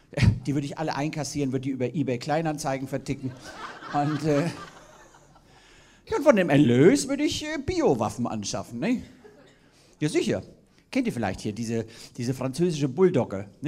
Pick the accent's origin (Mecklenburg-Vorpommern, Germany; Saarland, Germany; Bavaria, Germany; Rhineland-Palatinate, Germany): Bavaria, Germany; now in Hanover, Germany; als Fränkin wäre ich und Wahlhannoveranerin